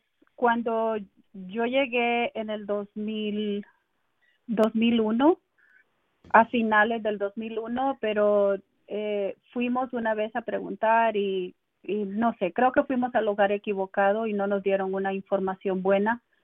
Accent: El Salvador; moved away as an adult; Yo soy salvadoreña. Tengo 20 años viviendo en este país.

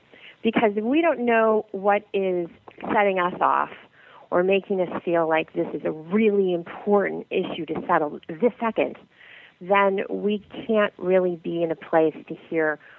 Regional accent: St. Louis, Missouri, United States; I grew up in the Midwest. And my mother loved to have the air conditioning down to 72 in St. Louis in the summer when it was very humid.

